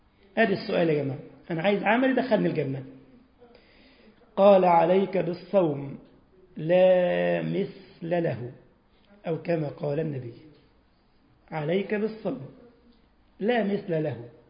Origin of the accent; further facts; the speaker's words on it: Giza, Giza Governorate, Egypt; وأنا من الجيزة وبركب بقى مستعجل